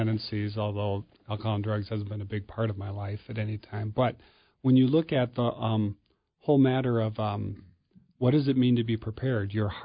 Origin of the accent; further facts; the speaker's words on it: Wisconsin, United States; I'm from America's Dairyland, so I had to make a plug there.